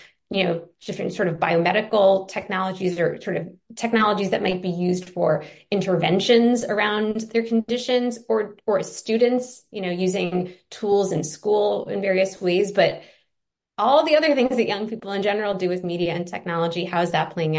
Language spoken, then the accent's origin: English; New York City area, United States; But yeah, as somebody growing up in the New York City area suburbs, over the course of college, I would be able to live at home over the summer and commute into the city to have those internships.